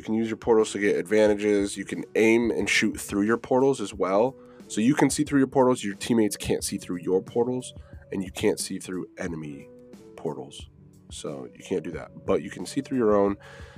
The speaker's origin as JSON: {"language": "English", "region": "Midwest", "country": "United States", "said": "I'm from the Midwest."}